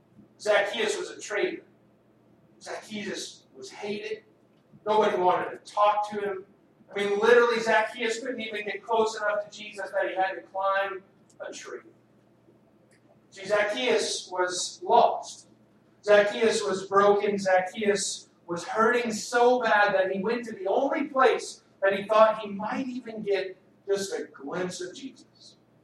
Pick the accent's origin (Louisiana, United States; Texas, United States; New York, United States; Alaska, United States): Texas, United States; I grew up in a Christian home, a Christian context. Growing up in the Texas Panhandle, you went to church.